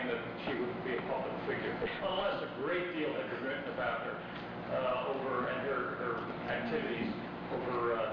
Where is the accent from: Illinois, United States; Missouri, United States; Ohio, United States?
Ohio, United States; Lorain; and I'm from Lorain.